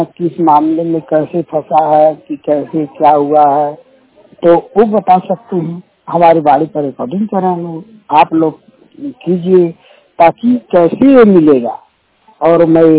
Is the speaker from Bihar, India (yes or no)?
no; Rangnapur Dabrupur, Uttar Pradesh, India; ग्राम रंगनापुर डबरूपुर जनपद महाराजगंज के निवासी हैं।